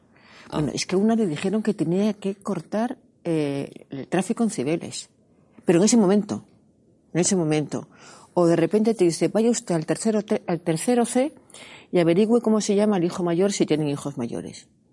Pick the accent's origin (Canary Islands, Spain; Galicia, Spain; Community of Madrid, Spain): Galicia, Spain; Somos gallegos, flipante, y sabemos utilizar muy bien ese tipo de historias.